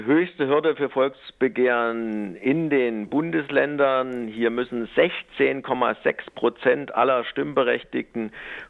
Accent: Thuringia, Germany; aber da wo ich herkomme, in Thüringen haben wir 10%

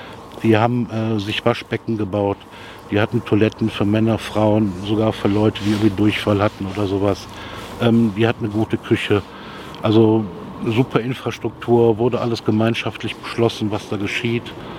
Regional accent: Jülich, North Rhine-Westphalia, Germany; ich komme aus Jülich, gebürtiger Jülicher

